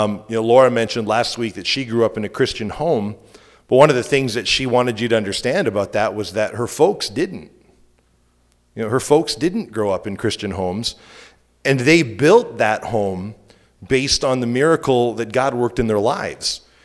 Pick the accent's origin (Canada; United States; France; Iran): Canada; Eastern Canada; But growing up in Eastern Canada, you know, was for me a lot of fun. I think I kind of embraced my Canadian roots without realizing how odd that was to a lot of Americans.